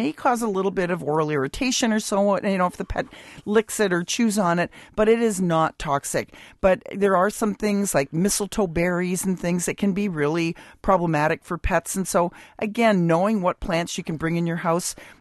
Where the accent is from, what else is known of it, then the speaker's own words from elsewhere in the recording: Canada; moved away; it's been a long time since I've lived in Canada, but I'm a Canadian